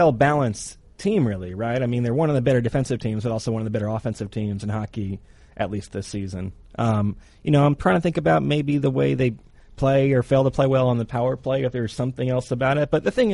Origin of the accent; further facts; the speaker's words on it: Michigan, United States; So part of it is growing up in Michigan, which is where I guess we call ourselves like the 11th province.